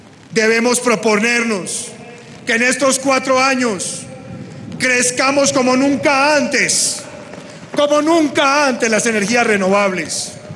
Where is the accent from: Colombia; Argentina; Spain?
Colombia; Yo, como un colombiano más, he estado recorriendo durante varios años el territorio